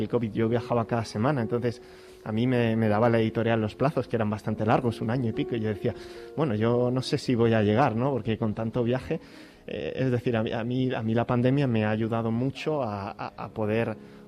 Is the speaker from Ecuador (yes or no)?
no; Alcalá, Spain; para los que somos de Alcalá, pues creo que un poquito más especial si cabe